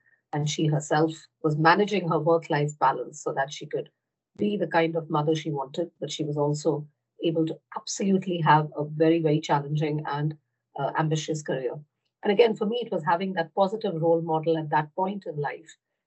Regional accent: India; English is a second language; also born or lived in Europe; as I mentioned, I grew up in India, but worked in Europe and was acquired into a new company, a French company, although I didn't speak the language or know anything about it.

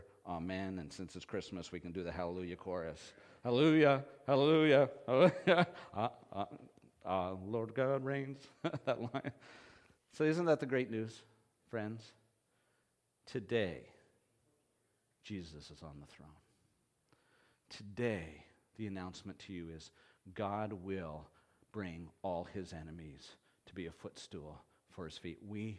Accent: Canada; now in United States; Now, one, I'm Canadian. I've never learned the pledge to the allegiance, pledge of allegiance.

